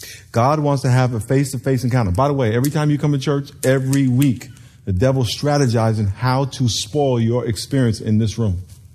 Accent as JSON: {"language": "English", "region": "New York", "country": "United States", "said": "We're both from New York."}